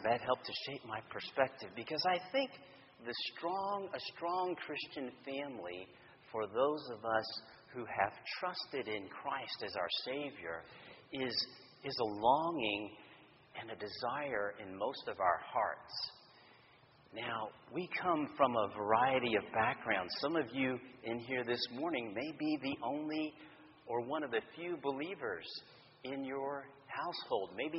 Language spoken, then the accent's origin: English; Houston, Texas, United States; born there; I was born here in Houston. My mom was born in Texas.